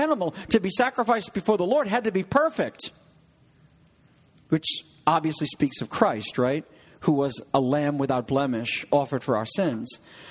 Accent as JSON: {"language": "English", "region": "New England", "country": "United States", "said": "Bazaar? I'm from New England."}